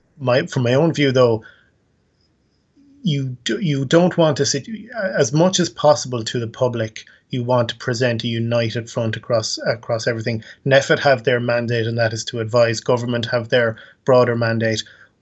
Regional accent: Ireland; And I think just knowing what we are like as Irish people, I think people do want to follow the rules and won't take unnecessary risk.

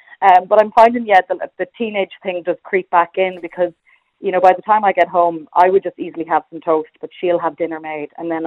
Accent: Leinster, Ireland; moved away as an adult; now in Dublin, Ireland; I was 19 when I came to Dublin from Louth for college.

